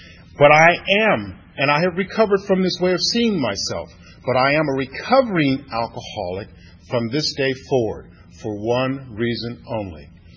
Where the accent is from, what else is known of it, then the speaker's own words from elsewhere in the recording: St. Louis, Missouri, United States; born there; I was born in St. Louis, Missouri. I come from a family of 13 children.